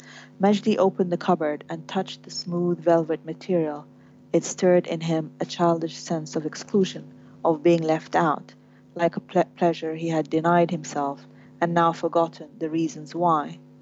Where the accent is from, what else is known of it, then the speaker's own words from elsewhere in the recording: Sudan; we grew up in Sudan, in the same neighborhood